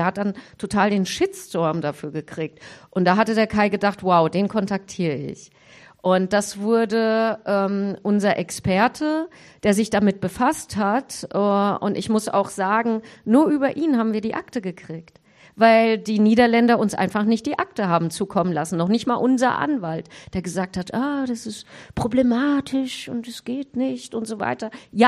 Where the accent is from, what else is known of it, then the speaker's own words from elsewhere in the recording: Hesse, Germany; wir kommen ja aus Mittelhessen